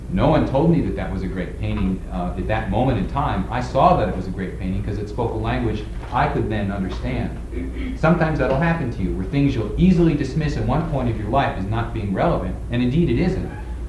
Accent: Chicago, Illinois, United States; I grew up in Chicago.

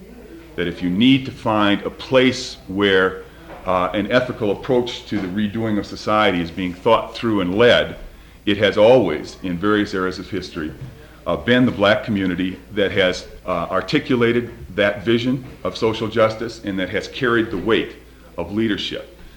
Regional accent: Chicago, Illinois, United States; I come from Chicago

